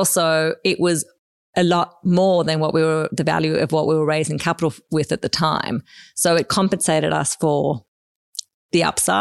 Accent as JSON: {"language": "English", "town": "Sydney", "region": "New South Wales", "country": "Australia", "tie": "born or raised there", "said": "So I grew up in Sydney"}